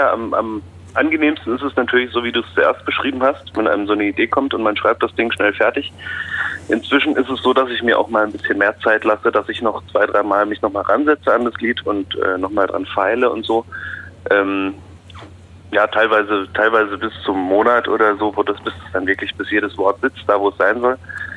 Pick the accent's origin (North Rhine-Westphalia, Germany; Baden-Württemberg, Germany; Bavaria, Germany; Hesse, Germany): Baden-Württemberg, Germany; now in Berlin, Germany; die kommen, so wie ich, aus der südwestlichen Ecke. Also ich komme ja aus der Freiburger Gegend